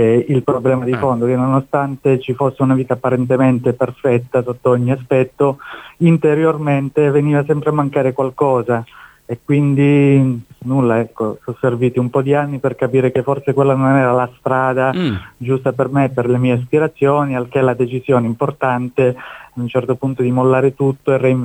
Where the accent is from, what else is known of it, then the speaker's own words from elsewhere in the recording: Southern Italy, Italy; io ho rivisto la mia terra con occhi diversi. Una volta, ecco, avuta l'esperienza di vita all'estero, sono riuscito ad individuare dei punti cruciali che rendono la qualità della vita nel sud Italia